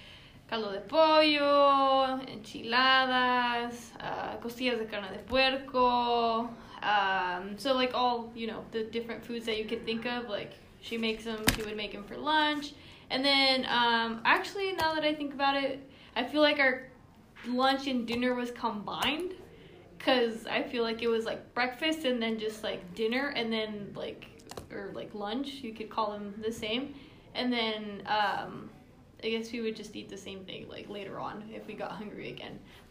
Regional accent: Watsonville, California, United States; born there; I was born in Watsonville, California, the beautiful Berry town. My family is from the state of Zacatecas, Mexico.

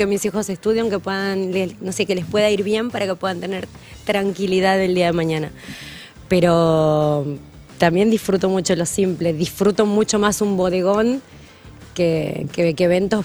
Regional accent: Santiago del Estero, Argentina; moved away; desde que me vengo a vivir de Santiago del Estero, que no paro de laburar

